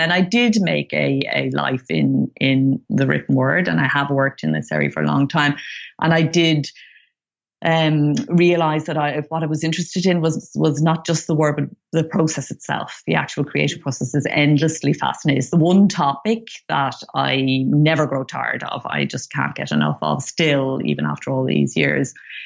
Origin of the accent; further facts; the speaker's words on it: Ireland; I grew up in Ireland.